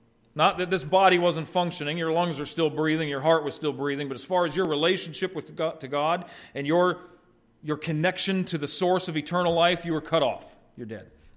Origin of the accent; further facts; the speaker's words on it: Ohio, United States; moved away; also born or lived in West Virginia; Because where I grew up in Ohio, up and down were determined by the compass points, north and south.